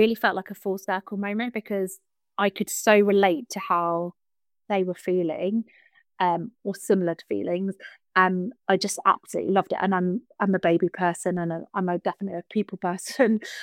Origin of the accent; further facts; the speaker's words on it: Harpenden, East of England, United Kingdom; So I'm born and bred in Harpenden and I actually did a stint overseas